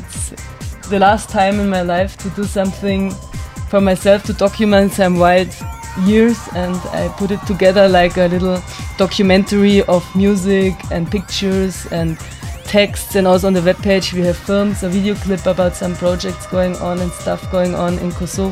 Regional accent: Bavaria, Germany; now in Frankfurt, Germany; I'm coming from Frankfurt. I'm originally from Bavaria, but I'm exiled Bavarian living in Frankfurt.

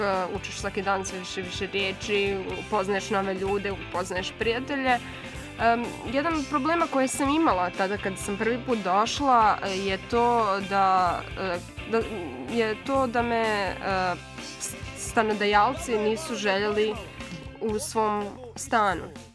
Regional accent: Bosnia & Herzegovina; now in Ljubljana, Slovenia; ja sam inače iz Bosne, ovo je treća godina kako sam u Sloveniji. Ja sam ovdje student, na postdiplomskom studiju sam, na fakulteti za društvene nauke ovdje u Ljubljani.

